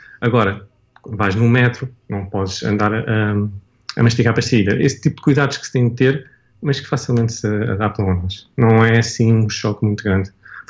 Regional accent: Portugal; also born or lived in England; now in Dubai, United Arab Emirates; eu venho de Portugal, que não é tão avançado, para Inglaterra

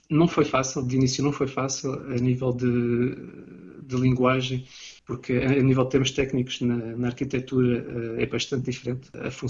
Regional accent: Portugal; now in France; como bom português que julgo ser

